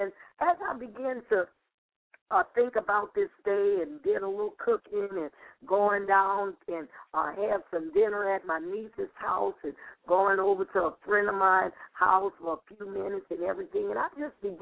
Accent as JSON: {"language": "English", "town": "New Orleans", "region": "Louisiana", "country": "United States", "lives_now": "Los Angeles, United States", "said": "God transformed my life when I moved from New Orleans, Louisiana, my home, to Los Angeles, California, with my two children."}